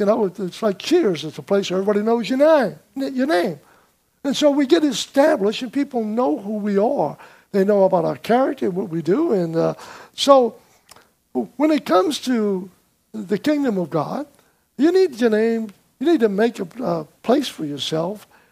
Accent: Slidell, Louisiana, United States; I've constantly remind myself that I'm from Slidell. This is home for me.

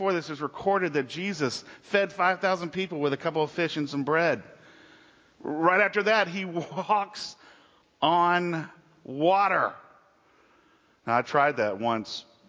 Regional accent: the South, United States; Now, I was born in the South, reared in the South. My dad was in the Navy, so we just traveled all over the Southeast and the Gulf Coast.

